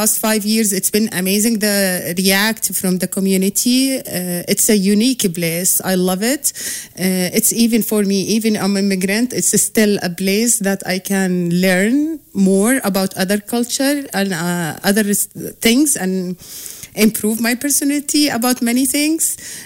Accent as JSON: {"language": "English", "country": "Jordan", "moved": "as an adult", "lives_now": "Spokane, United States", "said": "I'm originally from Jordan. I moved to Spokane 2013."}